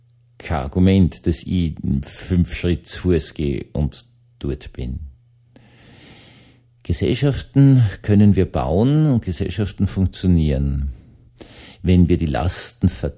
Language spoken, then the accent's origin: German; Bischofshofen, Salzburg, Austria; ich komme aus Bischofshofen